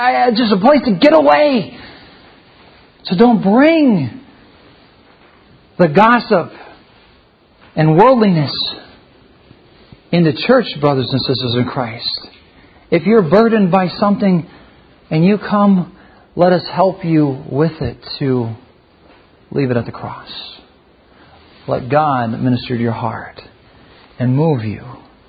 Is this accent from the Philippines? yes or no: yes; Philippines; if you look out in the village that I grew up in the Philippines